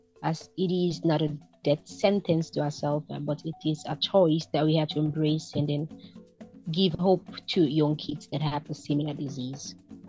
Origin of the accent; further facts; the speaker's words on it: Sierra Leone; I'm from Sierra Leone and I'm 26 years old.